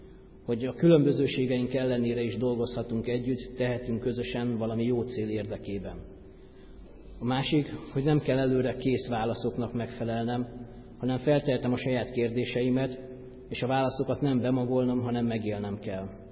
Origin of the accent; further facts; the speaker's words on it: Budapest, Hungary; Feleségemmel és 4 gyermekünkkel itt élünk Budafokon. Én rövidebb megszakítással 6 éves koromtól lakom a kerületben, itt a Lányka utcában nőttem fel a templom mellett